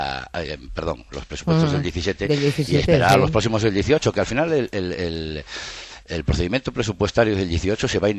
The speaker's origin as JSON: {"language": "Spanish", "region": "Galicia", "country": "Spain", "said": "yo que soy gallego"}